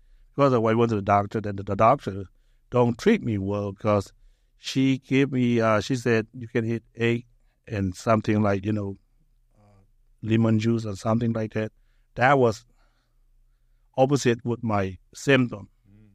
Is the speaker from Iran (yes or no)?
no; Myanmar; now in United States; before I came to the United States, I was in Burma. Yeah. So I came out from Burma in 2009 in March, first week March, probably. And then I was sick, and then I ran out from Burma in Rangoon